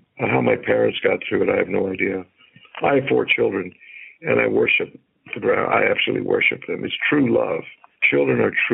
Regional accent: Tarpon Springs, Florida, United States; Basically, Tarpon Springs, with the Greek influence, was a great place to grow up. Plus, if we wanted a big town, we'd go shopping in Tampa, or we'd go hang out on Clearwater Beach and chase women, chase girls. It was just a great way to grow up.

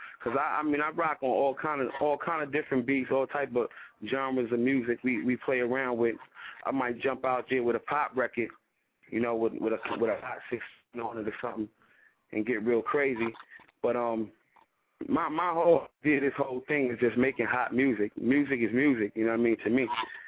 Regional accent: Brooklyn, New York, United States; I just got to say Brooklyn because, like, you know what I mean, I was born in Brookdale Hospital, but, you know, my mom's was living in Crown Heights. From Crown Heights, I moved to East New York, you know what I mean?

